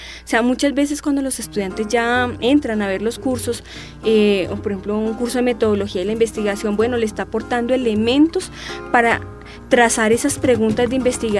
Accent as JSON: {"language": "Spanish", "country": "Colombia", "said": "por qué somos colombianos y por qué como colombianos nos diferenciamos, por ejemplo, de los ecuatorianos, de los paraguayos"}